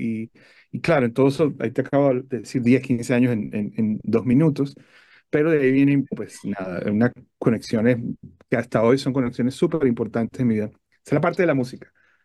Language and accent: Spanish; Venezuela; moved away as an adult; now in United States; Soy venezolano, criado en Venezuela, pero me vine a estudiar aquí en Estados Unidos producción musical